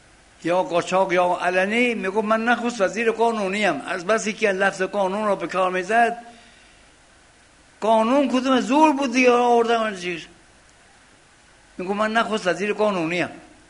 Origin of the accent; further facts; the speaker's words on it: Iran; یه عربی هم زرکی پرسید شما اهل کجا هستی؟ گفتم ایران.